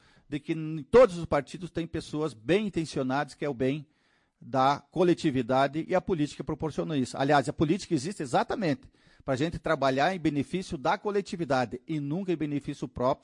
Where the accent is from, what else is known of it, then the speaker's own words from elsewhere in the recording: Soledade, Rio Grande do Sul, Brazil; junto com a minha terra amada, Soledade.